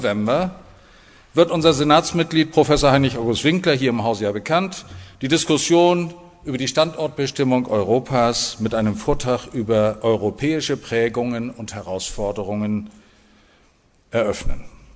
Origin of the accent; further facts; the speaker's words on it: Hamburg, Germany; wenn Sie mir das als Hamburger gestatten